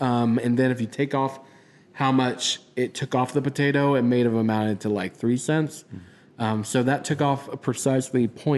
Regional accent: Illinois, United States; yeah, I'm from Southern Illinois.

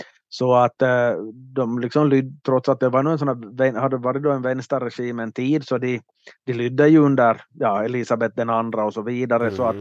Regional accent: Ostrobothnia, Finland; som undervisar i finska i det här svenska österbottnisk skola här i mina hemtrakter

